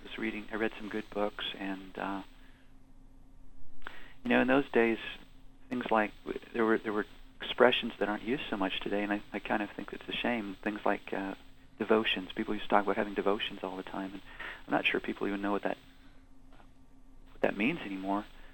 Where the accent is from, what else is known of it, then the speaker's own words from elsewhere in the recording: Fonthill, Ontario, Canada; I grew up in the Anglican Church, and it was actually a Sunday school teacher in Fonthill, Ontario, Holy Trinity Anglican Church, that led me to Jesus and prayed with me.